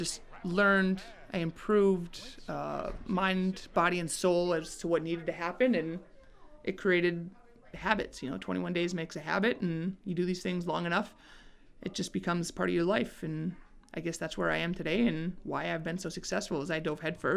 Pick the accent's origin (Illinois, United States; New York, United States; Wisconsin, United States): Wisconsin, United States; Custer; I grew up in Custer, Wisconsin, two bars and a post office. Went to Stevens Point High School.